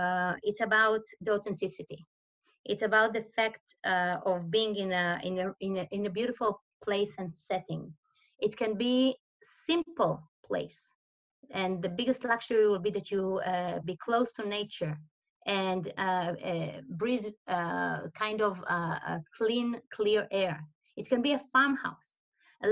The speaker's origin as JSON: {"language": "English", "country": "Israel", "moved": "as an adult", "lives_now": "Switzerland", "said": "I'm originally from Israel"}